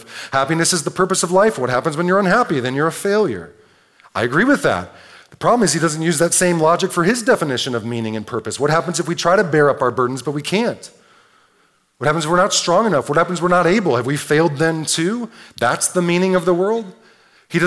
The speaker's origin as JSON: {"language": "English", "town": "Detroit", "region": "Michigan", "country": "United States", "tie": "born or raised there", "said": "I grew up in Detroit."}